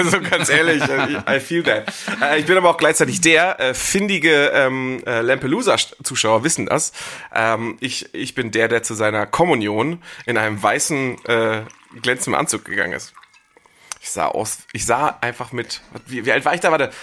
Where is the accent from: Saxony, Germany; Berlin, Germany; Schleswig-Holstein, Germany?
Schleswig-Holstein, Germany; Ich komme aus Schleswig-Holstein.